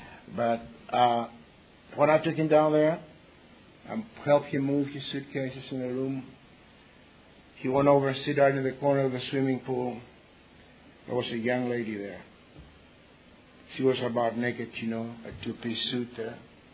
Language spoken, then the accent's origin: English; Athens, Attica, Greece; moved away as an adult; now in United States; I was born in Athens, Greece. That's where I finished my college work. And then I went to Southern Cal College in California